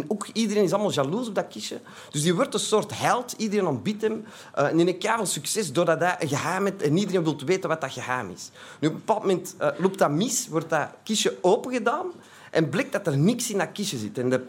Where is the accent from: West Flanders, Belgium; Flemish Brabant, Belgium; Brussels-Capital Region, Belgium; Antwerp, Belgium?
Antwerp, Belgium; Ik kom uit Antwerpen, hè, dat zult u al horen, dus uit België.